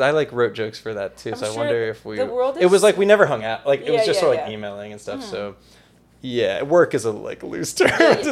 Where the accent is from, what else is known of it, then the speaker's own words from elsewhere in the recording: Pittsburgh, Pennsylvania, United States; I'm from Pittsburgh.